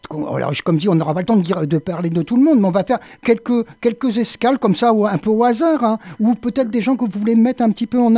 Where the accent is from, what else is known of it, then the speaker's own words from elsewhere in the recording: Montpellier, Occitanie, France; Et donc, on terminera dans l'Hérault, donc pas loin de chez nous, hein, puisque nous, on est de Montpellier